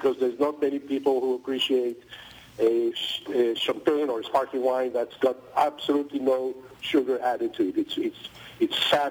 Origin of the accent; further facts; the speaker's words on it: Israel; moved away as an adult; So some of you may know I wasn't born here. I was born in Israel.